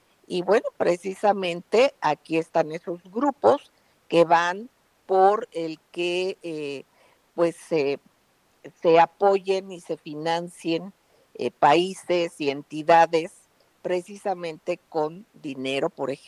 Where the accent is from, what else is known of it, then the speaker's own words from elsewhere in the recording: Mexico; esto a mí como mexicana me indigna mucho.